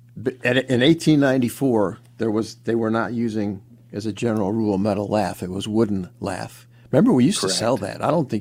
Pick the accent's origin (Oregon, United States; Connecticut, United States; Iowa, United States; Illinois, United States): Illinois, United States; Chicago; The home I grew up in Chicago was like newer than that, but not by a lot.